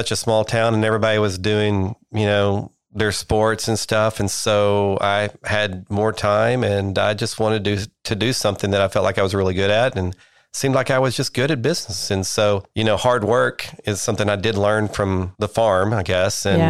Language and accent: English; Silverton, Texas, United States; Well, I grew up in really small towns out in West Texas in the Panhandle, and you know, my claim to fame is valedictorian of my class of 11 students up in Silverton, Texas.